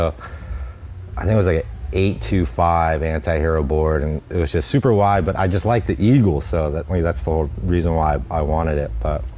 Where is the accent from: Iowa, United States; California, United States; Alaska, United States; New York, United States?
California, United States; Redwood City; I was born at Mills Hospital, San Mateo, but I grew up in Redwood City